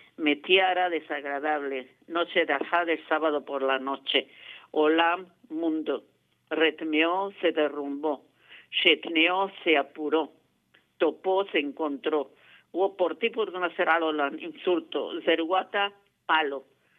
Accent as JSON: {"language": "Spanish", "country": "Israel", "tie": "born or raised there", "said": "Es un mundo completo que yo nací en Israel, crecí dentro de él"}